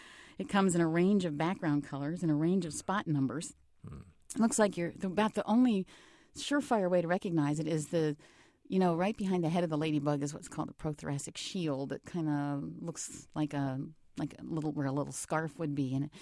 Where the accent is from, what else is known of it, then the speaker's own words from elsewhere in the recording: Northeast, United States; I grew up actually in the Northeast, so I went in the early 60s, giving my age away here